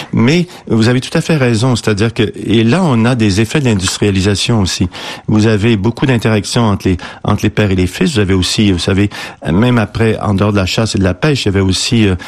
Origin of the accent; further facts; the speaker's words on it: Quebec, Canada; now in Europe; chez nous au Québec beaucoup, un réseau d'entraide pour les femmes aussi